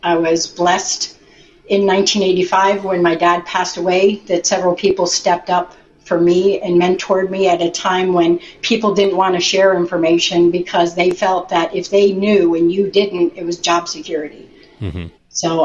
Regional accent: Northeast, United States; I grew up in the Northeast in a union environment

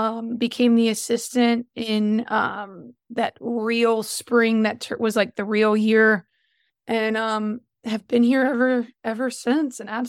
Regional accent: Raleigh, North Carolina, United States; I'm from Raleigh, North Carolina.

